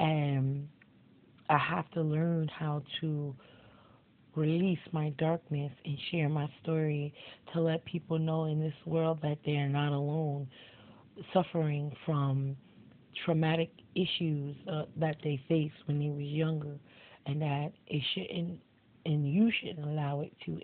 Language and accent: English; Queens, New York, United States; I'm from Queens, New York.